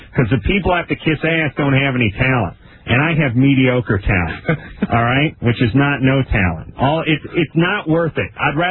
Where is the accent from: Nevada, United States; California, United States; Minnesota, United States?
California, United States; North Hollywood; because I grew up in North Hollywood and I always followed the Dodgers.